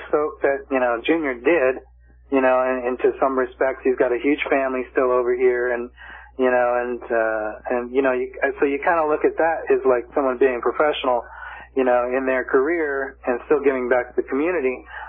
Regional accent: Ireland; I'm Irish, you know

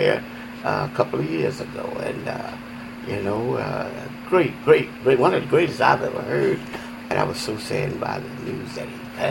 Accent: Georgia, United States; Georgia is the main thing. We come from Georgia.

